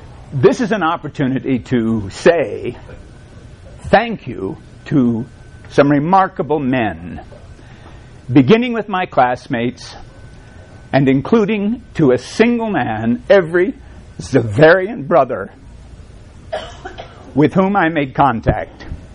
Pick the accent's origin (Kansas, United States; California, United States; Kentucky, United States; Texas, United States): Kentucky, United States; Dunlap; I was raised in Pike County, Kentucky, as far east as you can go before you hit Virginia.